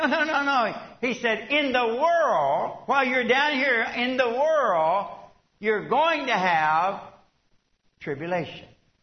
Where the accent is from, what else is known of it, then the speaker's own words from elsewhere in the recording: Kentucky, United States; I was born and reared in Western Kentucky, and everybody I knew was a white, English-speaking hillbilly, okay?